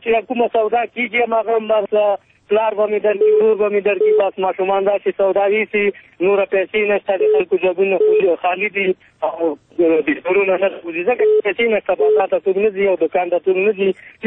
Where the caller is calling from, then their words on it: Paktia, Afghanistan; زازه ام دی پکتیا ولایت نه.